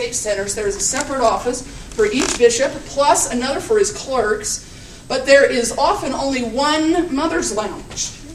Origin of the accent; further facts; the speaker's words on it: Bloomington, United States; the ward that I was in when I was growing up in Bloomington